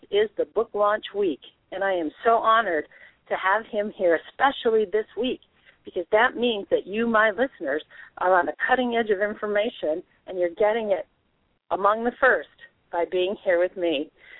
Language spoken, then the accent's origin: English; Iowa, United States; born there; I have 6 sisters. I'm from a large family. I was born in Iowa.